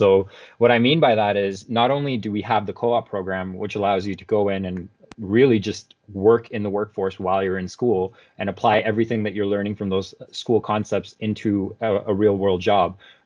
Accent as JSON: {"language": "English", "town": "Waterloo", "region": "Ontario", "country": "Canada", "tie": "born or raised there", "said": "And for me, just kind of growing up in Waterloo, I was able to see all the really cool things that are going on campus."}